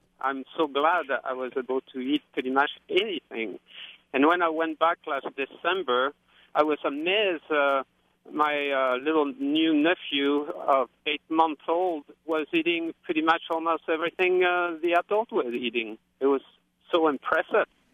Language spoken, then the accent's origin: English; France; moved away; I grew up in France where we didn't have choice.